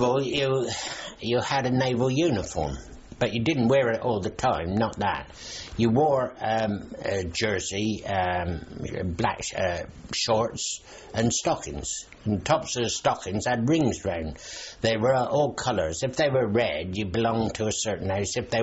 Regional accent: Lymington, South East England, United Kingdom; born there; he came to Lymington to settle down. And that's where I was born, about 2 months after we came from the Isle of Wight.

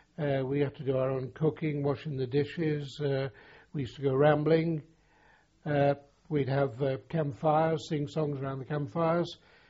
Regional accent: Liverpool, North West England, United Kingdom; I was born on the 1st of January 1925, and I was born in Liverpool. Actually, the place was called Fazakerley.

